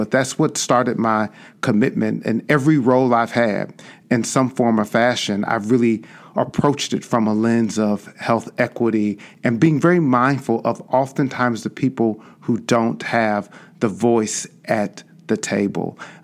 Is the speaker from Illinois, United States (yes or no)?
yes; Chicago, Illinois, United States; I grew up on the South Side and South Suburbs of Chicago